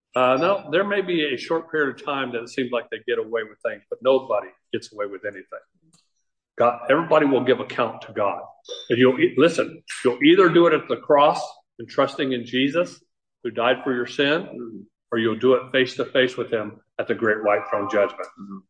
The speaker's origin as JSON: {"language": "English", "region": "Arizona", "country": "United States", "tie": "born or raised there", "said": "when I grew up here in Arizona, fifth grade, I started chopping cotton."}